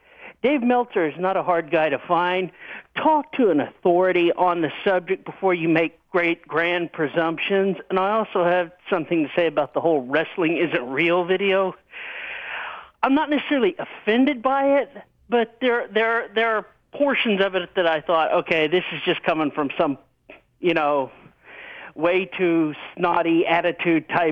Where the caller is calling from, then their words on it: Arkansas, United States; from Arkansas.